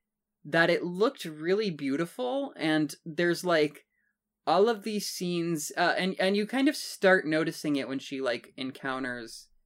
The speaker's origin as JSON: {"language": "English", "town": "Seattle", "region": "Washington", "country": "United States", "said": "Throughout this recording, that is because we are from Seattle."}